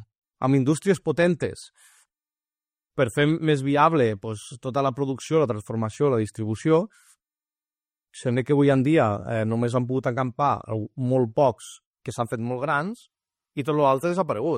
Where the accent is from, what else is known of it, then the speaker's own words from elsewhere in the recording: Tremp, Catalonia, Spain; soc fill de Trem.